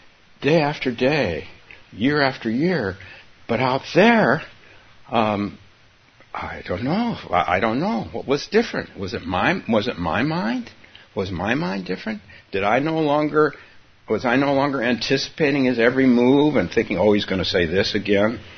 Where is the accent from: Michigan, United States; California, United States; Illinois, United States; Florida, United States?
California, United States; Palo Alto; Even in 2009, maybe not in my hometown of Palo Alto, but in this town, we're still the outsiders.